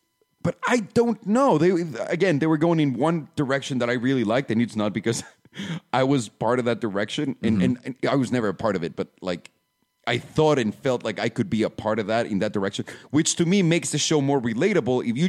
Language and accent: English; Mexico; I've never been able to pronounce his last name because I grew up in Mexico.